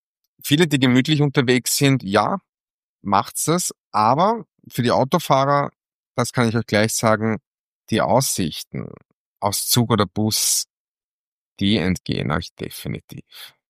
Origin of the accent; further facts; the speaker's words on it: Vienna, Austria; Ich bin Wiener, ich bin Genussmensch. Das kann ich nicht abstreiten. Mit italienischen Wurzeln